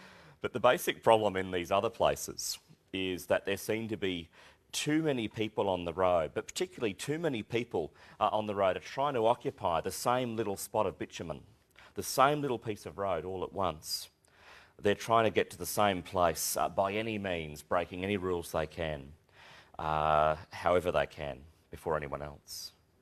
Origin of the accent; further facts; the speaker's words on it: Queensland, Australia; As a Queenslander, and a proud Queenslander, I might add, I sometimes worry that here in Australia